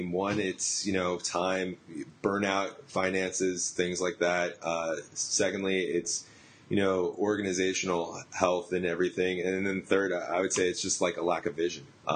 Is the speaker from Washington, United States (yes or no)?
no; New Jersey, United States; so I'm from North Jersey, right outside of New York City